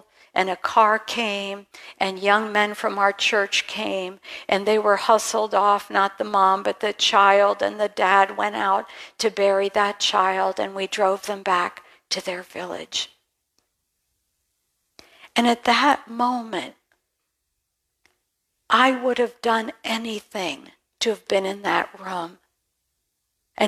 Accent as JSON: {"language": "English", "country": "Philippines", "tie": "born there", "said": "God brought me from the day I was born in the Philippines"}